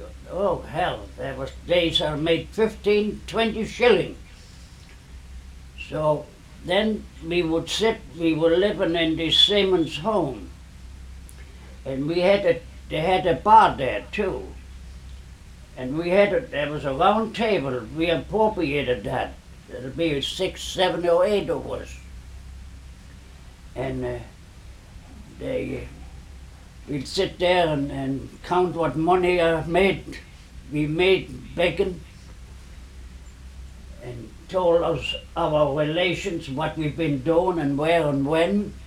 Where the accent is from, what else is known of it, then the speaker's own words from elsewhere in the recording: Koblenz, Rhineland-Palatinate, Germany; No, I was raised near Koblenz. And that's up the river from there, up the Rhine.